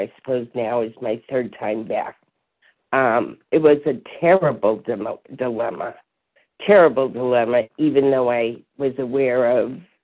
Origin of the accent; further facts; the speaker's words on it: New Hampshire, United States; I'm from New Hampshire, and I'm a grateful, recovering food addict.